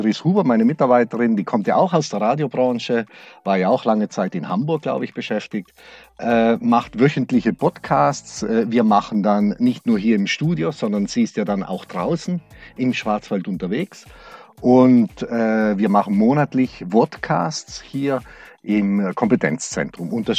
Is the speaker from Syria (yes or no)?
no; Brixen, Trentino-Alto Adige, Italy; Ich bin Südtiroler. Meine Heimat ist Südtirol, aber der Schwarzwald ist meine zweite Heimat geworden. Ich bin hier schon zweiheimisch.